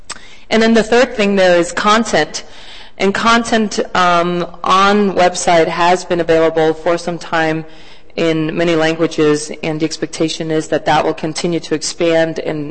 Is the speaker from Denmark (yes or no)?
yes; Denmark; English is a second language; moved away as an adult; now in Los Angeles, United States; I'm from Denmark, as Anne-Marie said, we decided to take this in English, and I think maybe that's my fault because my Swedish is not that good.